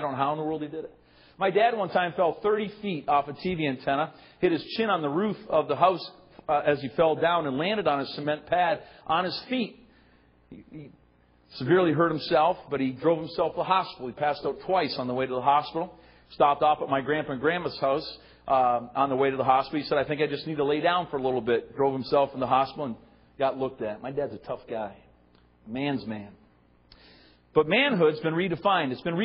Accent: Simcoe, Ontario, Canada; But I'm Canadian. I was born here in Simcoe, raised here. Got a little bit of training in the States and came home.

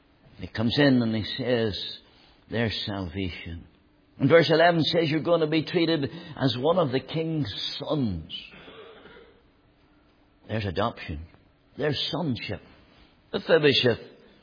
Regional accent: Hillsborough, Northern Ireland, United Kingdom; I was brought up in Hillsborough.

